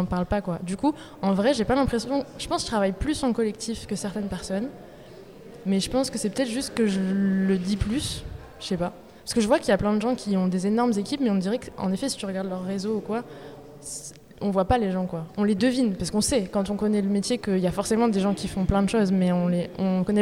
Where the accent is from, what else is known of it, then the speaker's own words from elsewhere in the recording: France; Et moi, de base, je viens de France, donc la traversée de la frontière n'est pas un si gros événement